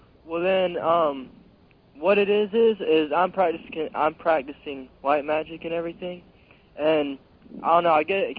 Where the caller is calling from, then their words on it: Jacksonville, Florida, United States; I'm calling from Jacksonville in Florida.